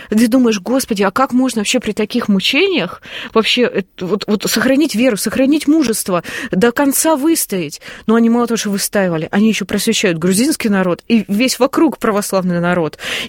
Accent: Moscow, Russia; Мы такие, мы из Москвы

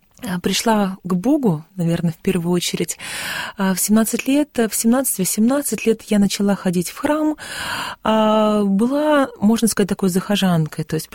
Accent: Russia; born there

